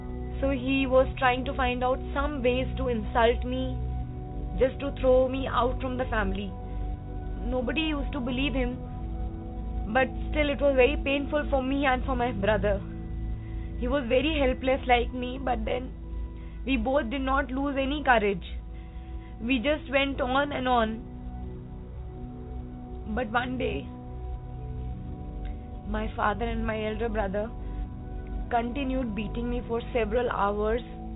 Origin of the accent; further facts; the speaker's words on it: Delhi, India; I'm from Delhi.